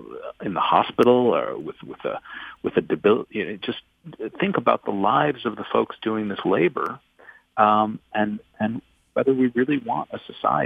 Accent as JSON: {"language": "English", "town": "Buffalo", "region": "New York", "country": "United States", "tie": "born or raised there", "said": "Yeah, well, I grew up in Buffalo, so I'm a real you know, connection to the Rust Belt"}